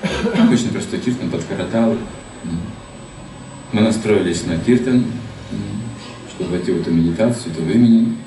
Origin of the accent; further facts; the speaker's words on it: Ukraine; Я просто сказал, что я с Украины, денег нет.